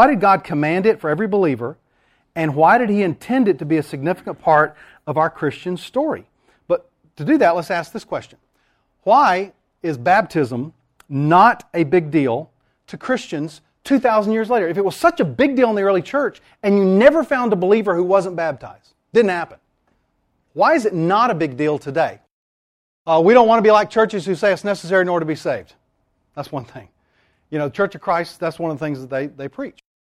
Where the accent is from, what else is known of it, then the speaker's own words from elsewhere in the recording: the South, United States; I grew up in the South, right?